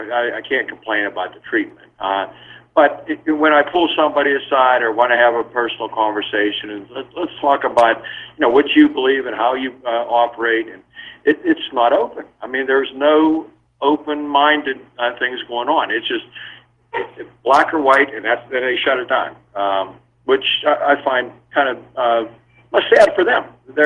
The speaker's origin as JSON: {"language": "English", "town": "Pittsburgh", "region": "Pennsylvania", "country": "United States", "tie": "born or raised there", "lives_now": "Ocala, United States", "said": "Well, I grew up in Pittsburgh, of course. I'm a Steeler fan."}